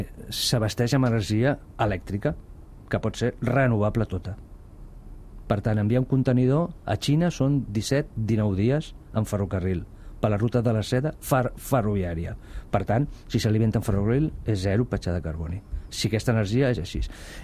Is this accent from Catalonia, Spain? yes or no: yes; Cornellà de Llobregat, Catalonia, Spain; jo sóc del Delta Llobregat, sóc de Cornellà, els avis eren pagesos